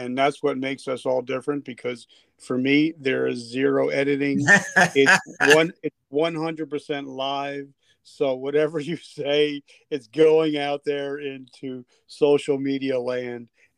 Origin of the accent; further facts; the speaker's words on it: New Jersey, United States; And now, because you're from Philly, I'm from Jersey, so we used to go to a lot of the games in Philly.